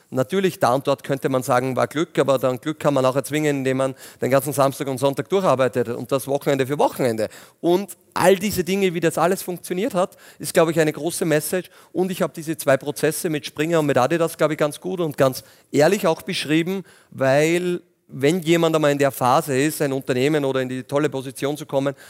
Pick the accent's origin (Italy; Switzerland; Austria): Austria; Linz, Upper Austria; auch eine Wohnung in Wien und im Sommer ein bisschen in Mallorca da und dort auch. Also pendel durchaus da hin und her. Aber bin Linzer und sehr gern auch und habe noch einen großen Bauernhof in der Nähe, in Strengberg auch. Also das ist so mein Domizil.